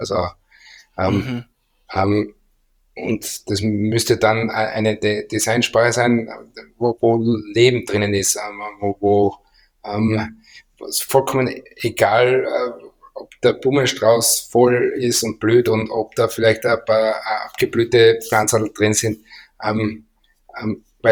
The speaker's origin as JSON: {"language": "German", "town": "Graz", "region": "Styria", "country": "Austria", "said": "Da sind wir halt Grazer."}